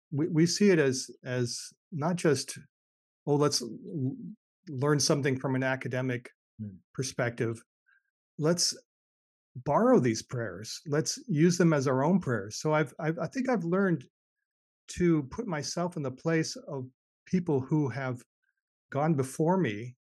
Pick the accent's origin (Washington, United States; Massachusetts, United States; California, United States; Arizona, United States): Washington, United States; Bellingham; It came a few years back from my friends at Lexham Press, which is near my hometown in Bellingham, Washington.